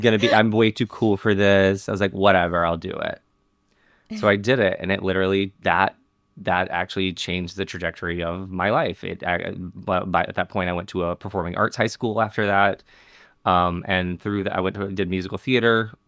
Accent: Montgomery, Alabama, United States; I grew up in Montgomery, Alabama, Alabama Shakespeare Festival is.

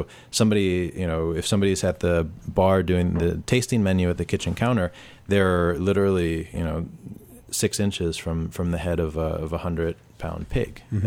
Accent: Washington, District of Columbia, United States; I'm from D.C. My father's from Haiti. My mom's from Delaware. I've got a lot of family in Puerto Rico and Dominican Republic and other places.

